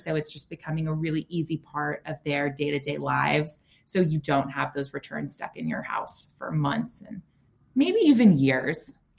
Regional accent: the South, United States; I grew up in the South in the suburbs, which virtually had zero diversity.

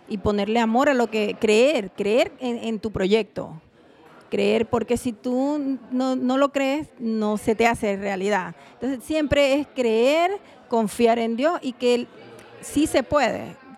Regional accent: Venezuela; Como todo venezolano...

